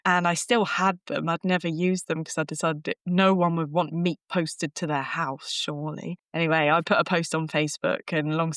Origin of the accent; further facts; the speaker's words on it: United Kingdom; So most of my videos, I will start with, I'm a British farmer, or I'm a farmer and I sell my meat